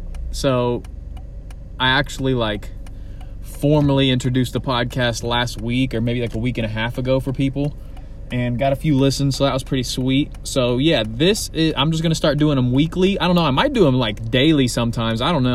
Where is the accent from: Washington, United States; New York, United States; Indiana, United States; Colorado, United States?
Indiana, United States; Terre Haute; I'm here back in Indiana and like in my hometown of Terre Haute, and I didn't want to leave home again yet.